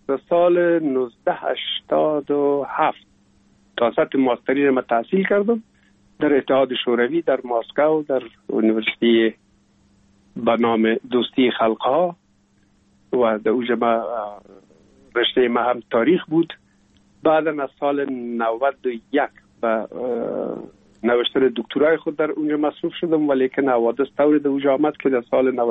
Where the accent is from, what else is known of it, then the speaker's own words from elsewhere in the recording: Kabul, Afghanistan; also born or lived in Pul-e Khumri; بعد از او جاب کار بابیم حساب در کابل میکرد و انتقال کرد به اینجا. ما هم همراه مادرم با بابیم یا پدرم آمدیم به کابل و دیگه باز این کابل تقریبا دائمی همیشه باشنده شدیم.